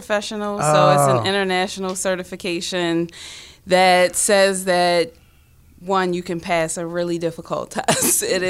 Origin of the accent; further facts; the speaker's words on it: Baltimore, Maryland, United States; found out my family's been in Baltimore since at least 1812. So, like, I'm from Baltimore, like, really from Baltimore. Went to Western High School.